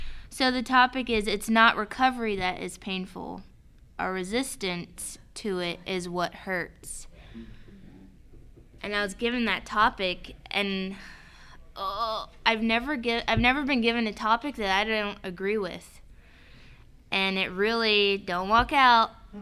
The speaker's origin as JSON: {"language": "English", "town": "Katy", "region": "Texas", "country": "United States", "said": "I am from Katy, and my home group is Surrender to Win in Katy, Texas. I got clean when I was 17 years old. Today I have 13 years clean. I'm 30"}